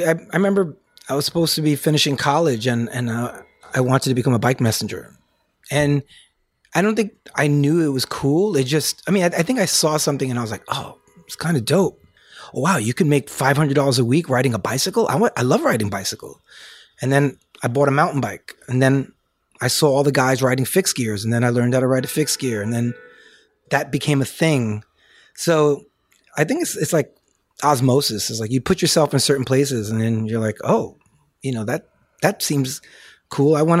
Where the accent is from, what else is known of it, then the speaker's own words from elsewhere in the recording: Bronx, New York, United States; I didn't know if film or photography was a career growing up in the Bronx.